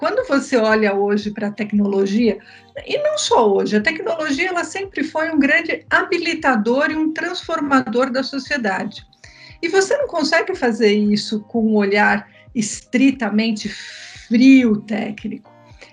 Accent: São Caetano do Sul, São Paulo, Brazil; born there; Eu sou nascida no ABC Paulista, em São Caetano do Sul. Venho, como muitos dos brasileiros, de uma família de imigrantes, né? Pelo lado do pai, de imigrantes lituanos, pelo lado da minha mãe, imigrantes italianos.

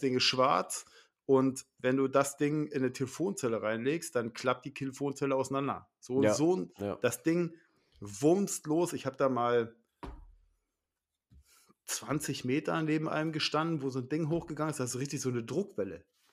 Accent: Lusatia, Germany; Bei uns, also ich komme ja aus der Lausitz, so, ja.

